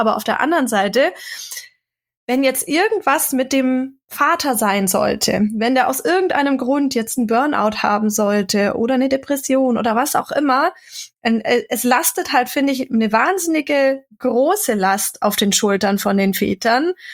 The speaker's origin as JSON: {"language": "German", "region": "Bavaria", "country": "Germany", "lives_now": "Upper Bavaria, Germany", "said": "Ich komme ja grundsätzlich schon aus der Kleinstadt im Allgäu, aber bin jetzt ja in Oberbayern im absoluten Dorf mit 600 Seelen gefühlt."}